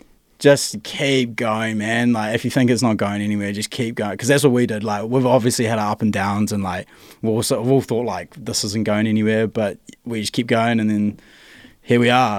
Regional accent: Hawke's Bay, New Zealand; I'm from Hawke's Bay as well, so like literally grew up there

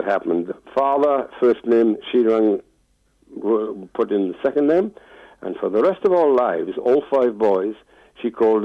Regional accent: Wales, United Kingdom; born there; I was born in Wales, and hence the music and the opera.

